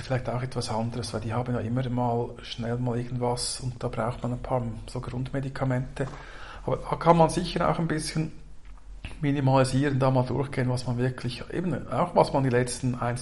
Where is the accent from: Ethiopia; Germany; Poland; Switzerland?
Switzerland; Ja, also bei uns in der Schweiz müssen die speziell entsorgt werden.